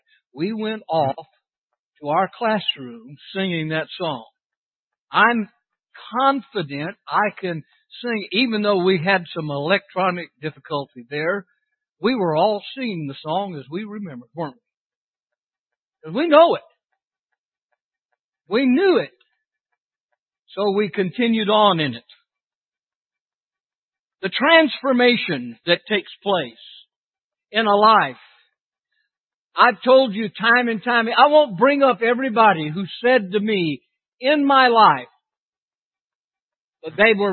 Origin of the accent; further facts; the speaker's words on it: Whittier, California, United States; And where I grew up in Whittier, California, at the Painter Avenue Church of Christ.